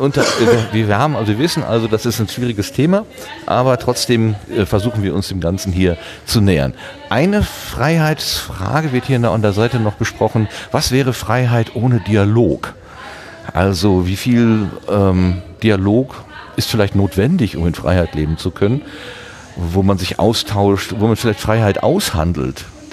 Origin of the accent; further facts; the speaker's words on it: West Germany, Germany; ich bin nach dem Zweiten Weltkrieg aufgewachsen, ich bin im Westen Deutschlands aufgewachsen